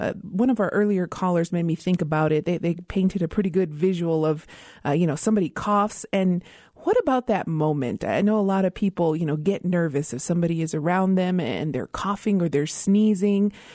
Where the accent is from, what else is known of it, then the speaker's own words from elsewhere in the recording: Isleta Pueblo, New Mexico, United States; from Mesleta Pueblo.